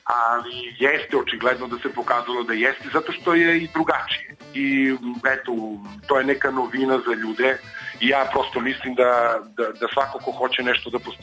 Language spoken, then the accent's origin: Serbian; Niš, Southern and Eastern Serbia, Serbia; ja kao Nišlija ne mogu mnogo da se pohvalim